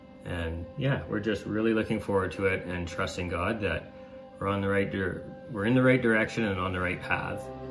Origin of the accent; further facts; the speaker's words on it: Sylvan Lake, Alberta, Canada; Well, Pam and I, we grew up in the Alliance Church in Sylvan Lake.